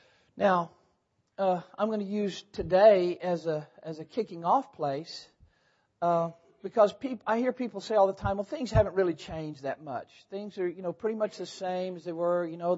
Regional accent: New Mexico, United States; I was a little kid growing up in New Mexico, a little town in the mountains of New Mexico

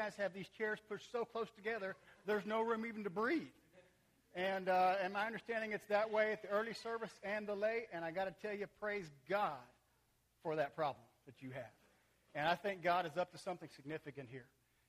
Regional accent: Oklahoma, United States; You know, I grew up in Oklahoma, just across the border up there near Oklahoma City

